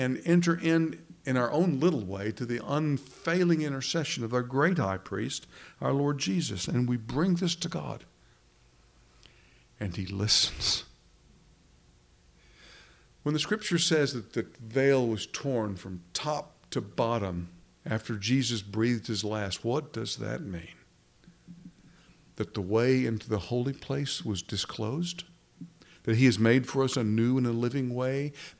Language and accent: English; Midland, Texas, United States; born there; also born or lived in Houston / New Orleans / Memphis / Kingwood; And so I was born in Midland. I lived in Houston, moved to New Orleans, moved to Memphis, came back to Kingwood, went to school here.